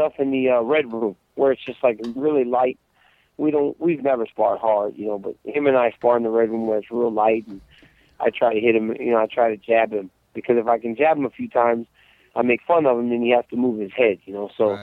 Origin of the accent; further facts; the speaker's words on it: United States; we, you know, we're American, man. We make some pretty inappropriate jokes, and they don't do that in Russia.